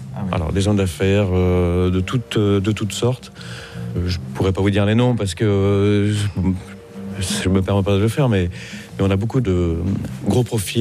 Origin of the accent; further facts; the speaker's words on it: Nouvelle-Aquitaine, France; also born or lived in Switzerland / Monaco; je suis parti donc de Charentes dans le Périgord, donc c'est pas très loin, ça va, mais après du Périgord je suis parti en Suisse pendant 3 ans à peu près, et après je suis parti à Monaco.